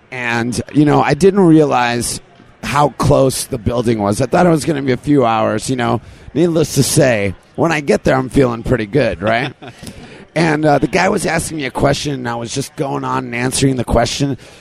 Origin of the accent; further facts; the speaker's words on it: Detroit, Michigan, United States; I've known Kid, Bob for a long time because I'm from Detroit, you know.